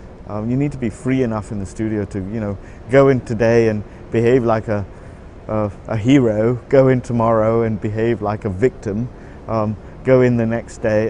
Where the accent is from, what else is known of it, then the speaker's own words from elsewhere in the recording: India; now in United Kingdom; And I grew up in India, and in some ways I'm a foreigner there.